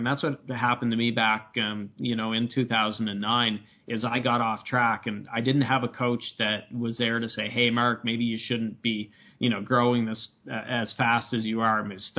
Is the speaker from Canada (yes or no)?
yes; Canada; I'm Canadian